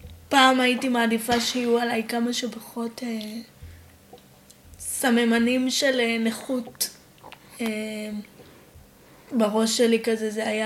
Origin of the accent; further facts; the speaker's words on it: Rishon LeZion, Central District, Israel; אבל אי אפשר לדעת, אני מראשון, משפחה בעייתית.